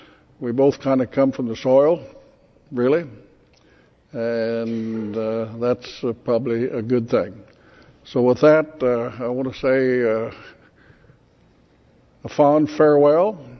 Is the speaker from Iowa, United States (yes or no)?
yes; Iowa, United States; well, no, we're from Iowa. We don't do things like that.